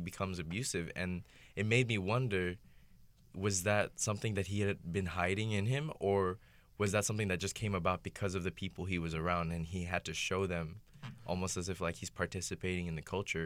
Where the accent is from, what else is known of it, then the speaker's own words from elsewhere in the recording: Philippines; I'm from the Philippines, by the way. I was born there, but.